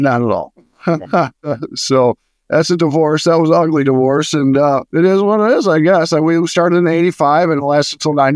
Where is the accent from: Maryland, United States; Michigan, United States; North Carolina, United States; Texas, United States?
Michigan, United States; Grand Rapids; also born or lived in Poconos, Pennsylvania / Los Angeles, California; I'm in Grand Rapids, Michigan.